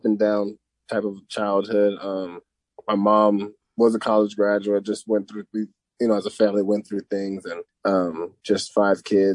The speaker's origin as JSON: {"language": "English", "town": "San Bernardino", "region": "California", "country": "United States", "said": "I'm from San Bernardino originally."}